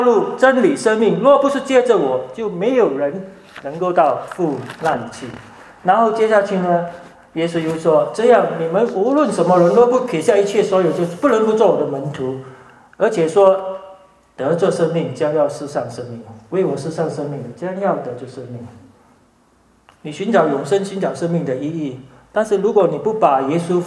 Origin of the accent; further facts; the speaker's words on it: Singapore; 我自己来自新加坡，都很多年前我考高中会考，我们叫高中会考，就是高中毕业考。